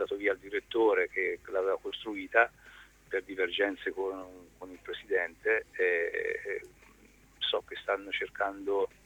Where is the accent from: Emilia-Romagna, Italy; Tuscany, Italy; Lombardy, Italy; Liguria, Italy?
Tuscany, Italy; Pisa; oggi io essendo pisano mi auguro che Pisa esca dalla crisi